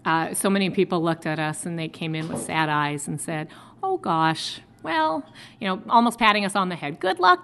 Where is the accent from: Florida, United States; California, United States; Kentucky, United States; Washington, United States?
Washington, United States; Grays Harbor County; I also, though, am for gun rights. I'm from Grays Harbor County, after all.